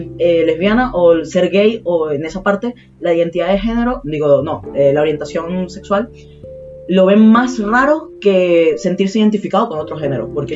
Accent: Venezuela; moved away; No, hasta que no me fui de Venezuela yo no tuve apoyo de mi madre en este sentido.

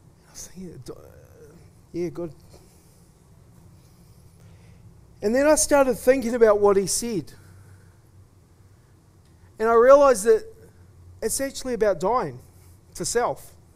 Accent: New Zealand; People would say, "Oh, where are you from?" And I go, "I'm from New Zealand."

